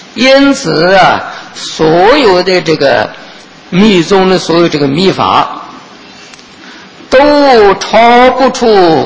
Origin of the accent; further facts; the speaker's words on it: China; 别说我们中国人不懂啊